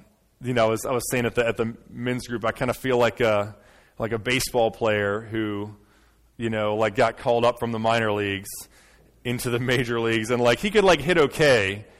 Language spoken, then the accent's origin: English; Smithfield, Virginia, United States; I grew up here in Smithfield. Not, I guess we're in Suffolk, but I grew up in Smithfield. Graduated from Smithfield High School in 2002, and then went off to James Madison University.